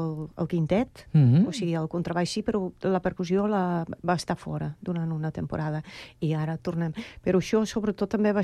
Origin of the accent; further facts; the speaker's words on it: Netherlands; Catalan is a second language; En el temps he anat aprenent català, també, no? Perquè com a holandesa, pues, el primer va ser 2 anys de castellà i després ja fas el canvi a poc.